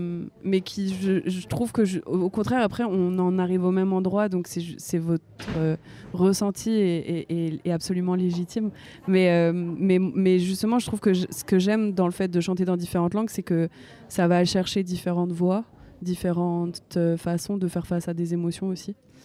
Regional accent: France; born there; Non, c'est le français. C'est ma langue natale. Je suis née en France. Mais ma langue maternelle, donc la langue de ma mère, c'est l'espagnol. Donc j'ai grandi, j'ai appris le français et l'espagnol à peu près au même moment.

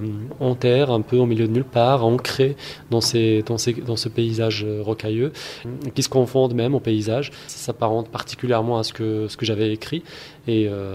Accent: Morocco; Je viens du Maroc, donc j'y suis né et j'y habite.

